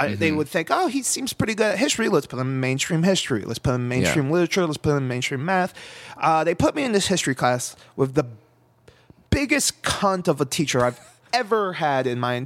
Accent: New Jersey, United States; So first 14 years of my life, I'm originally from New Jersey.

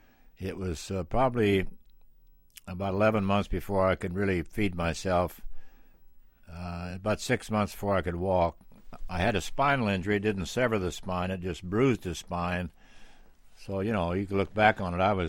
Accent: Kansas, United States; I don't know how I got in the ski troops when I was from Kansas, which is about as flat as this table.

